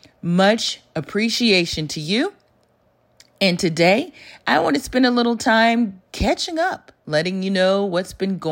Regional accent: Dallas, Texas, United States; So you knew I did a book signing here in Dallas, in my hometown at Blacklit Books.

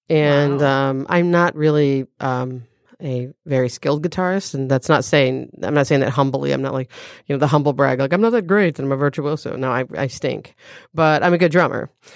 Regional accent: Waterford, Michigan, United States; now in Ferndale, United States; So I grew up in Waterford, and I live in Ferndale now. I moved in my like mid-20s out of Waterford, and I moved to Royal Oak first, actually, and then to Ferndale. But so yeah, that's sort of where I'm from.

